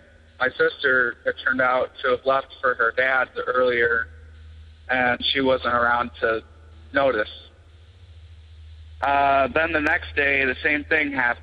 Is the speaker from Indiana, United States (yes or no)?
yes; Indiana, United States; Hi, Tony and Jenny. … I'm from Indiana.